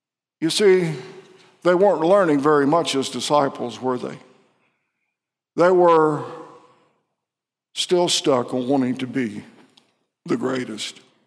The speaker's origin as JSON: {"language": "English", "town": "Tallahassee", "region": "Florida", "country": "United States", "tie": "born or raised there", "said": "but I was in Little League in my hometown of Tallahassee, Florida."}